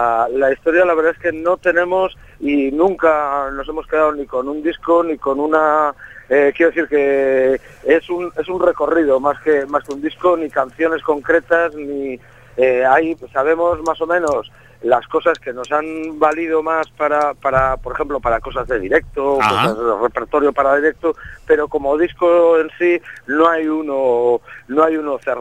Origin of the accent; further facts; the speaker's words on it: Vigo, Galicia, Spain; Pues yo soy de Vigo, sí.